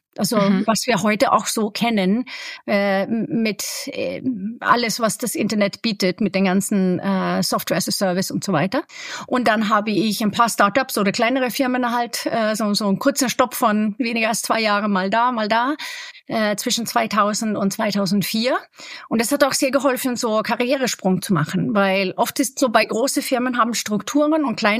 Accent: Sweden; accent: Swedish; German is a second language; Ich komme aus Schweden ursprünglich, muss man ja sagen. Also mein Akzent ist da schwedisch

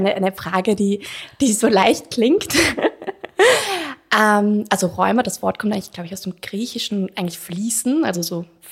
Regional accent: Austria; Bei uns in Österreich

